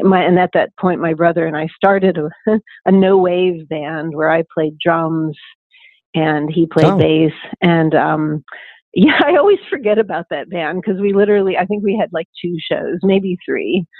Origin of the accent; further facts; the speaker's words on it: Pittsburgh, Pennsylvania, United States; being a music fan growing up in Pittsburgh, going to see … at Civic Arena